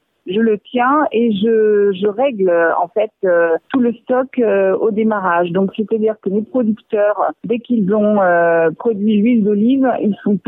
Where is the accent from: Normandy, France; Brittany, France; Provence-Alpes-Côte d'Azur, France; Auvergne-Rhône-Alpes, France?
Auvergne-Rhône-Alpes, France; Lyon; Alors c'est parce que je suis lyonnaise